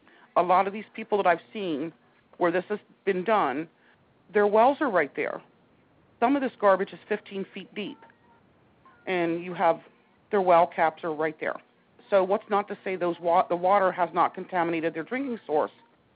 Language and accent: English; Pennsylvania, United States; moved away as an adult; now in Morristown, United States; I'm originally from Lancaster County, Pennsylvania, and I've lived here since 1992 here in Morristown area.